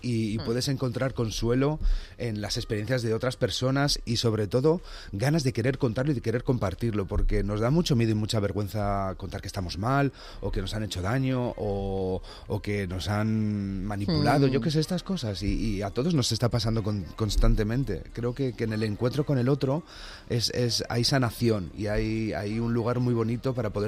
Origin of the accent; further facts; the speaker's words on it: Valladolid, Castile and León, Spain; Yo soy de Valladolid, soy hijo de la Ribera y voy haciendo honor allá por donde pasa